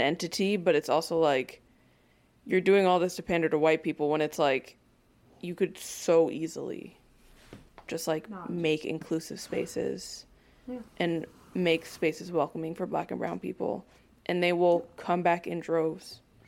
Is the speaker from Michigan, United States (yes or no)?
no; New Jersey, United States; I'm literally born and raised in New Jersey. I went to school in Charlottesville, Virginia.